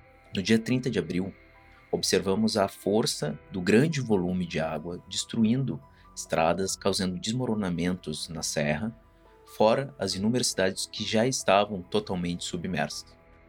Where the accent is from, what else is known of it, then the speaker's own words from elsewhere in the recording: Canoas, Rio Grande do Sul, Brazil; Se vocês não sabem, eu sou de Canoas, um município que teve mais de 60% do seu território alagado.